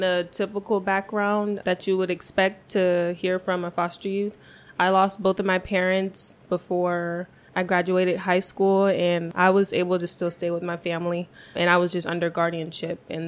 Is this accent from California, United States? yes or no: yes; California, United States; I started as a freshman at Chico State, and I'm from the Bay Area.